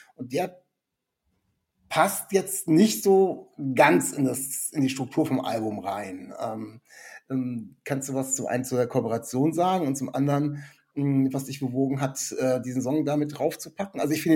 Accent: Bremen, Germany; Kommt ihr irgendwie Richtung Bremen? Das frage ich immer, weil ich bin aus der Gegend.

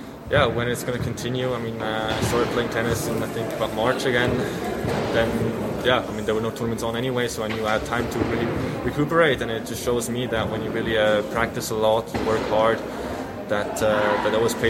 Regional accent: Switzerland; I grew up in Switzerland where we also have carpet in winter, so I'd say I'm used to playing on carpet.

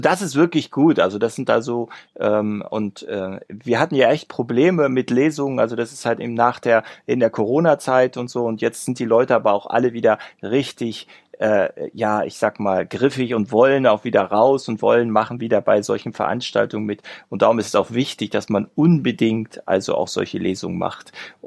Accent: Schleswig-Holstein, Germany; Ich komme hier aus dem Dorf. Also, irgendwo in Schleswig-Holstein, da irgendwie so mitten in so einem, in der Pusta.

